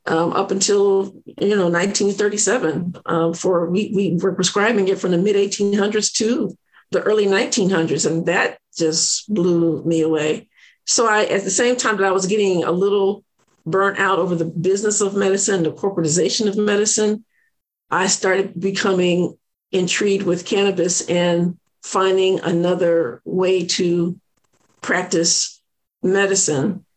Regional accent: Illinois, United States; also born or lived in Alabama; now in Georgia, United States; I came here from Illinois by way of Alabama.

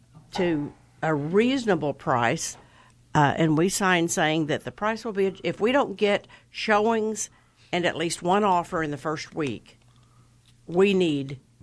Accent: Texas, United States; Mean, we're from Texas.

